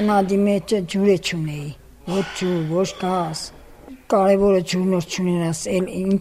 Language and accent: Armenian; Hatsik, Shirak, Armenia; Հացիկ գյուղից